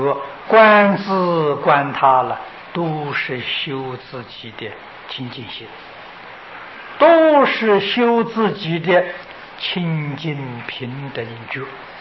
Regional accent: China; 我们中国人讲风水呀

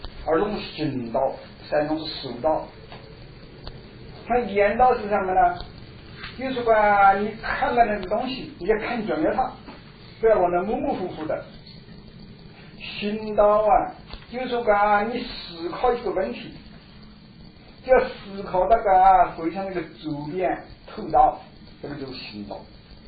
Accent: China; 所以我们中国人说历经在史啊。

